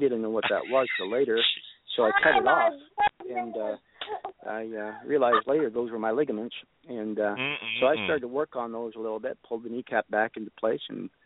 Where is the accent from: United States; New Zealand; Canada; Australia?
Canada; I'm a Canadian. I don't have any insurance.